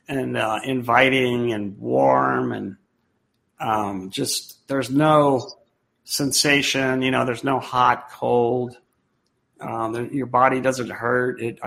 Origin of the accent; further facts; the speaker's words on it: Colorado, United States; So I'm from Colorado, and they flew me back on a medical jet.